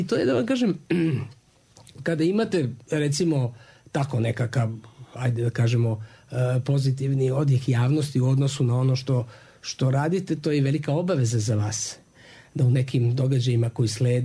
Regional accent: Dubrovnik, Dubrovnik-Neretva County, Croatia; also born or lived in Belgrade, Serbia / Montenegro; mi iz Danilograda u Crnoj Gori, moja cela porodica, brati i dve sestre, mi smo rođeni u Beogradu, ali smo odrastali i u Dubrovniku i u Crnoj Gori, kod naših baba, kod dede

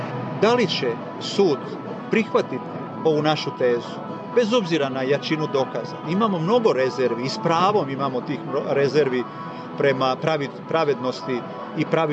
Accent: Croatia; iz Hrvatske smo veoma, veoma ogorčeni, povređeni sa onom sramotnom presudom žalbenog vijeća

